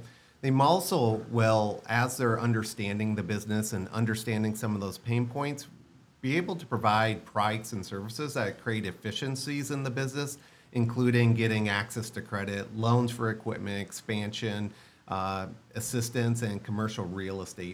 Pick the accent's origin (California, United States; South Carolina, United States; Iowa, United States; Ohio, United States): Iowa, United States; also born or lived in Savannah, United States; Then I moved back to my home state of Iowa